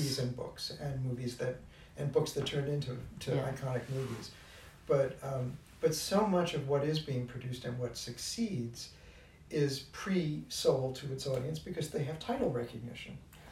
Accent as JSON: {"language": "English", "town": "Brooklyn", "region": "New York", "country": "United States", "tie": "born or raised there", "said": "when I was growing up in Brooklyn, and, you know, you grew up in a very modest household"}